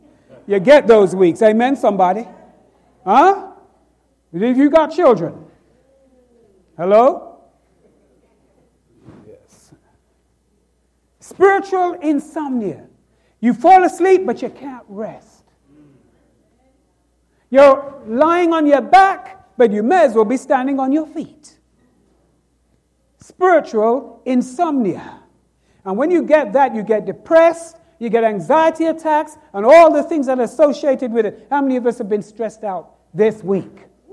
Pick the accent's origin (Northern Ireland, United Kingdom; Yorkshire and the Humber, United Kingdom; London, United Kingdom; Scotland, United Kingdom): London, United Kingdom; what happened in my hometown of London, England, just a few weeks ago